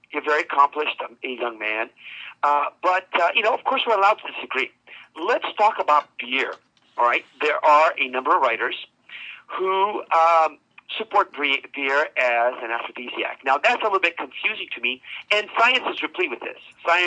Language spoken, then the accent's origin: English; Utah, United States; Hey, I was raised in Utah. A little Mormon joke is okay.